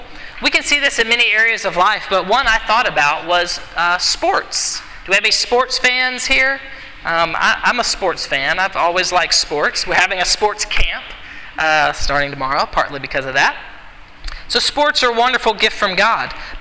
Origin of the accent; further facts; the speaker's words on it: Alabama, United States; So I grew up in Alabama